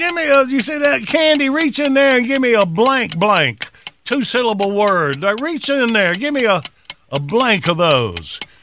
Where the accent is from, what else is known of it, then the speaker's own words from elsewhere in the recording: Graham, North Carolina, United States; I take Graham, name of my hometown in North Carolina.